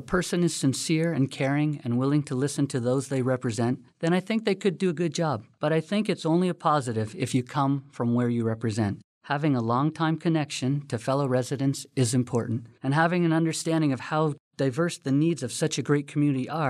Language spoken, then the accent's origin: English; Glenbrook, Ontario, Canada; I was born and raised here in Glenbrook. I'm a father and a husband. I have a wonderful family. I grew up here.